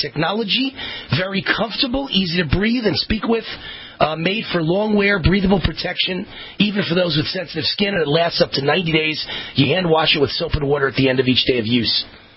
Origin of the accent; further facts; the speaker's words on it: Nevada, United States; including my home state of Nevada